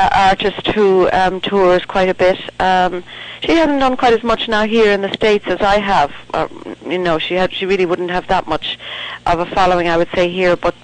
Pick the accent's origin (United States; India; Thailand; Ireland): Ireland; Dublin, Leinster; I was born and reared in Dublin, in the sort of inner city. We were fairly, you know, working class.